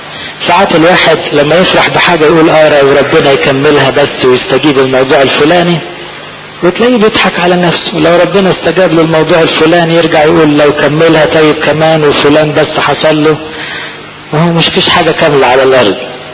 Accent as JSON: {"language": "Arabic", "country": "Egypt", "said": "ده حتى احنا كمصريين متعودين لما نفرح شوية نقول ايه اللهم اجعله خير"}